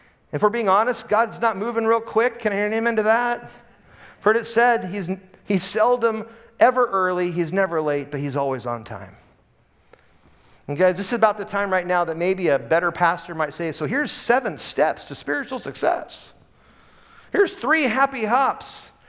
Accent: Portland, Oregon, United States; I remember as a kid, growing up in Portland, Oregon, my mom and dad would take us on these road trips.

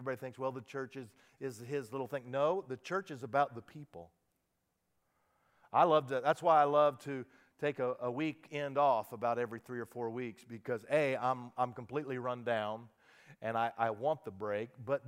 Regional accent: Wichita, Kansas, United States; I grew up in Wichita, Kansas, and they call you a Wichitan.

